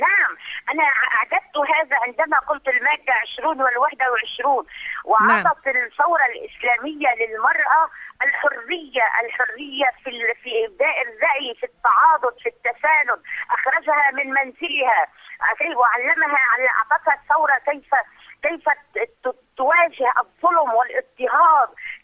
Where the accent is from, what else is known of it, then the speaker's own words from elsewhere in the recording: Lebanon; أنا سيدتي من لبنان